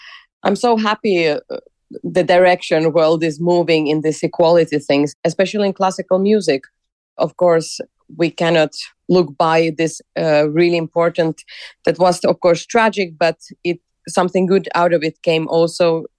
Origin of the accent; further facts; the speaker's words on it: Finland; I grew up in mostly in Finland. I come from a multicultural family. So, my mother is Finnish and father is Ukrainian.